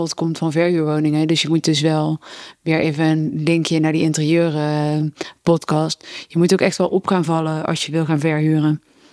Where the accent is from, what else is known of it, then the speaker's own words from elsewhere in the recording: Netherlands; We denken als Nederlanders, oké, is ook een EU-land, we gaan daarheen.